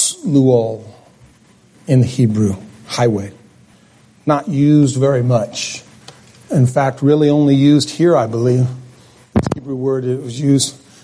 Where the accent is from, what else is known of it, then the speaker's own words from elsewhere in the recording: New Mexico, United States; Well, I'm from New Mexico, folks. That's desert country.